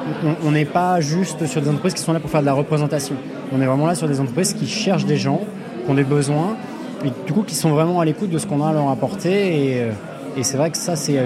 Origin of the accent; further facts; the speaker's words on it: Caen, Normandy, France; now in Paris, France; ça fait 20 ans que je suis sur Paris. Je suis originaire de Caen.